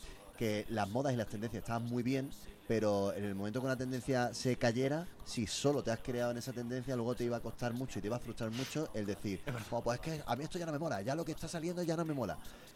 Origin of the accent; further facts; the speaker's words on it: Salamanca, Castile and León, Spain; Soy de Salamanca.